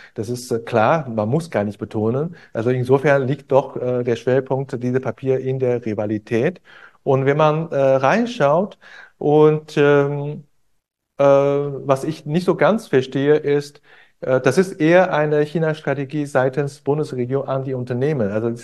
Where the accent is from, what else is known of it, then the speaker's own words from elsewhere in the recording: Hanover, Lower Saxony, Germany; ich komme aus Hannover.